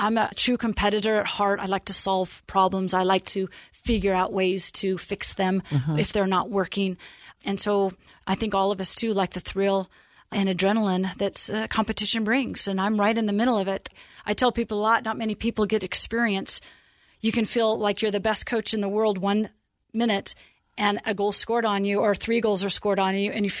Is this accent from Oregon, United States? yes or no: yes; Portland, Oregon, United States; I think of growing up in Portland, Oregon, and the people in the ward and how influential they were.